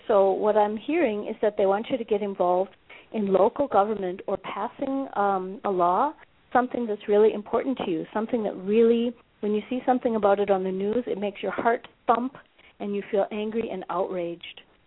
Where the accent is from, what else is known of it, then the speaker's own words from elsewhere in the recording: Minnesota, United States; I'm in Joburg right now, but I'm from Minnesota